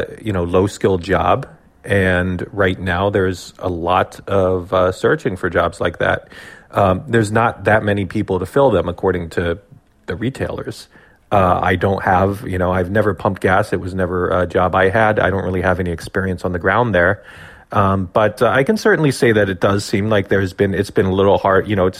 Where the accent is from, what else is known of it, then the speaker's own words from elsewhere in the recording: New York, United States; I'm not a New Jersey native, but I've always, you know, I grew up in New York State, fairly close to New Jersey